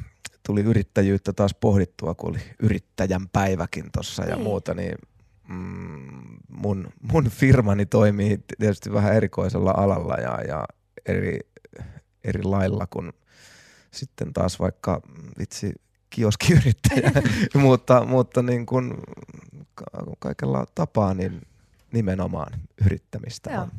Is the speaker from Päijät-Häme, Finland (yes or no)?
yes; Lahti, Päijät-Häme, Finland; Mä oon Mukkulasta kotoisin ja sinne pesäni rakentanut nyt sitten vielä aikuisella uudestaan. Että asun hyvin lähellä lapsuuskotia